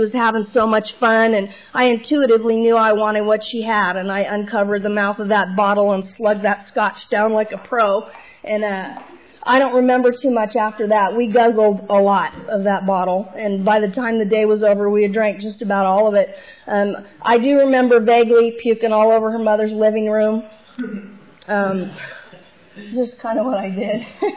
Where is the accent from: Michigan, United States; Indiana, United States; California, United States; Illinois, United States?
California, United States; Manhattan Beach; I was raised in Manhattan Beach